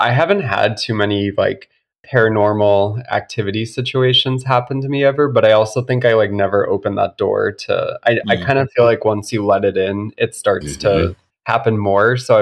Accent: Massachusetts, United States; I grew up in Massachusetts. So, you know, New England summers, going to places like Nantucket, Martha's Vineyard, Cape Cod.

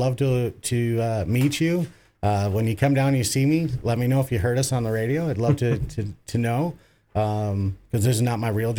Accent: Wisconsin, United States; being born and raised in Wisconsin, it's not a party unless we have cheese, sausage, and crackers.

